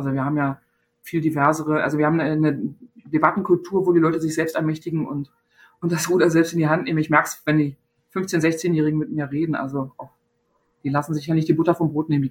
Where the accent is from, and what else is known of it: East Germany, Germany; born or raised there